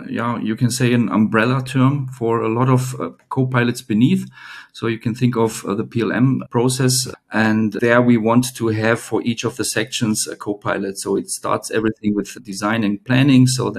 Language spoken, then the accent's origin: English; Remscheid, North Rhine-Westphalia, Germany; English is a second language; now in Nuremberg, Germany; Yeah, I'm 50 years old, married. I have two sons. So originally, I'm from Remscheid. That's a city who don't know between Cologne and Dortmund.